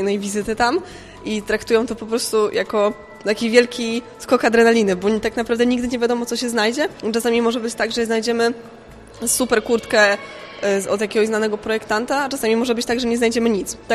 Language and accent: Polish; Wrocław, Lower Silesian Voivodeship, Poland; ja jestem z Wrocławia